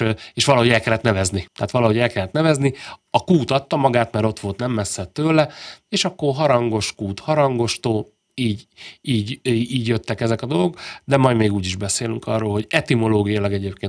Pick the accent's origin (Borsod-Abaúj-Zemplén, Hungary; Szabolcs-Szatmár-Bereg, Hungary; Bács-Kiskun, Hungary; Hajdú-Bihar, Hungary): Bács-Kiskun, Hungary; Kiskunhalas; born there; én örülök neki, hogy Halason születtem, nyilván ezért is kötődöm ennyire a városhoz, meg a helytörténethez